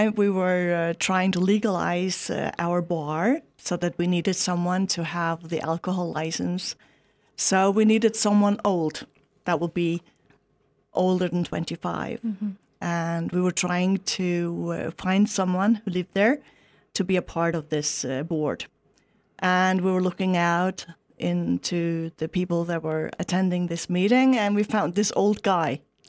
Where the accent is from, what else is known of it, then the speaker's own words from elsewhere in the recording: Faroe Islands; English is a second language; I'm 51 and from the Faroe Islands.